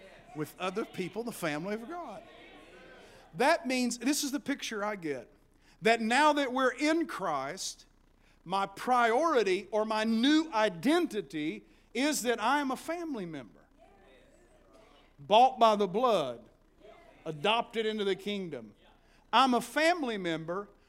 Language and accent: English; Virginia, United States; born there; But I'm an Appalachian hillbilly, which I am. Born in the mountains of Virginia. And when I get with other hillbillies, I have an instant affinity.